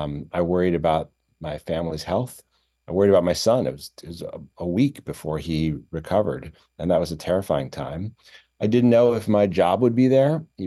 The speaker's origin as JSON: {"language": "English", "town": "Chicago", "region": "Illinois", "country": "United States", "said": "I'm from Chicago originally. Most of my family's in Illinois."}